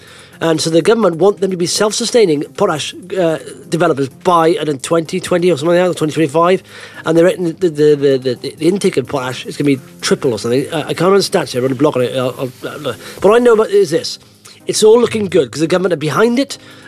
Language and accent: English; Blackwood, Wales, United Kingdom; I'm looking at how far the Sarawi is a little river near Blackwood, my hometown in South Wales.